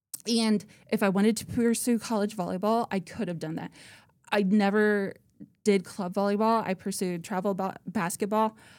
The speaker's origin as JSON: {"language": "English", "town": "Nappanee", "region": "Indiana", "country": "United States", "tie": "born or raised there", "said": "I grew up in Napanee, Indiana, so a stone's throw from Warsaw and Grace College."}